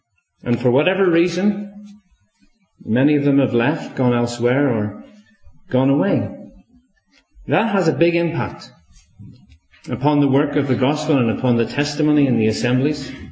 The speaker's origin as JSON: {"language": "English", "town": "Belfast", "region": "Northern Ireland", "country": "United Kingdom", "tie": "born or raised there", "said": "So that was the kind of family I grew up in Belfast there in Northern Ireland."}